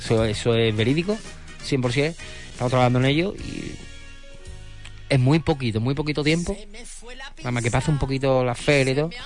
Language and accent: Spanish; Huelva, Andalusia, Spain; Al final mi Huelva y mi Huelva, Sevilla, esto tan igual, somos tan andaluces todos, ¿no?